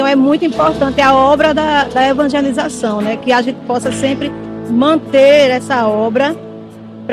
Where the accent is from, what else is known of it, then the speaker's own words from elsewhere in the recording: Santa Rita, Paraíba, Brazil; Eu sou da cidade de Santa Rita, aqui vizinho de João Pessoa.